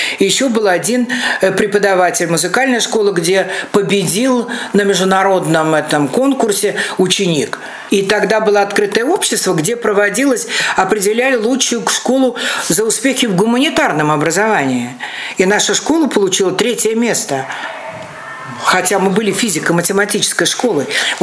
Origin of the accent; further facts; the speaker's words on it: Saint Petersburg, Russia; Это потом выяснилось, что да, я ленинградка